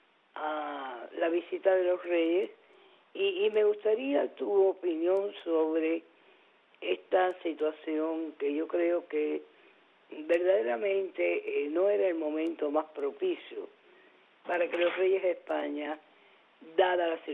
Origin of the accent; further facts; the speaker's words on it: Cuba; lo voy a decir como cubana